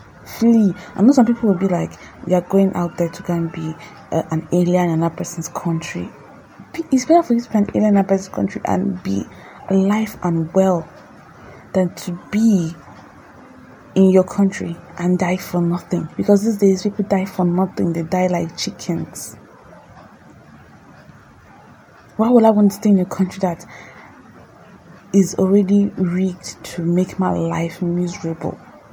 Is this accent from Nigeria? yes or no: yes; Nigeria; but I just wanna let you guys know, as a Nigerian, if you have the opportunity to jackpot, if you have the opportunity to leave, my dear, leave.